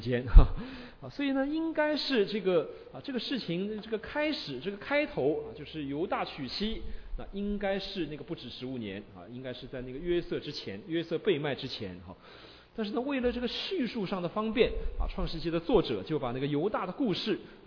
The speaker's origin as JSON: {"language": "Chinese", "country": "China", "said": "就有点像我们中国人的那个所谓的兄终弟及啊"}